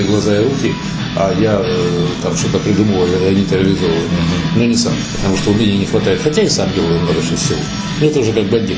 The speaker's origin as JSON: {"language": "Russian", "town": "Kharkiv", "region": "Kharkiv Oblast", "country": "Ukraine", "said": "я же харьковчанин"}